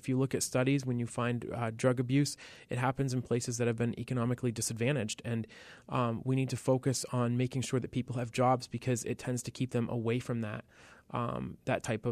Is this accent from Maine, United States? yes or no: yes; Lisbon, Maine, United States; In my hometown of Lisbon, my mom is on the school board, and we have seen over the years that a lot of our teachers and administrators are moving to Southern Maine because they can get better pay.